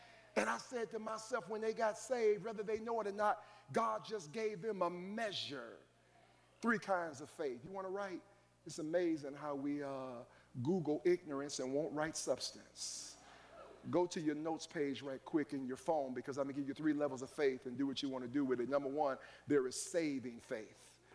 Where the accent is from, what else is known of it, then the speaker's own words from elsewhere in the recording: Longwood, Ohio, United States; I'm from Longwood. They tore Longwood down. I rolled past Longwood.